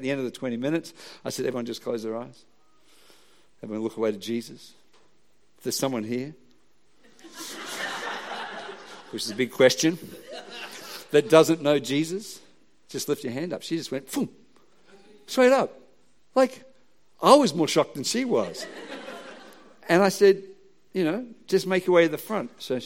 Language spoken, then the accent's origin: English; Australia; So Bernie's like, well, we're from Australia.